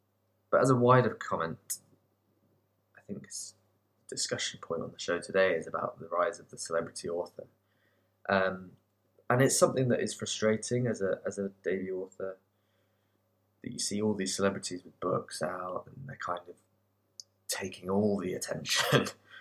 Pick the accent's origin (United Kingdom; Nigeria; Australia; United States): United Kingdom; Bicester, South East England; now in London, United Kingdom; I'm 27 years old. I live in London. I grew up in Bicester in Oxfordshire.